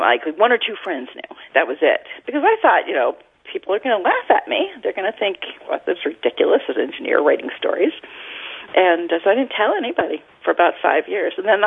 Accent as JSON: {"language": "English", "town": "Baltimore", "region": "Maryland", "country": "United States", "tie": "born or raised there", "lives_now": "Cincinnati, United States", "said": "Because I had just finished one in Baltimore, which is my hometown."}